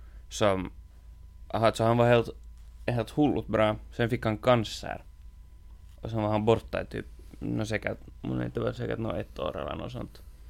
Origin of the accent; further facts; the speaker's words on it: Inkoo, Uusimaa, Finland; när jag var hemma i Ingo.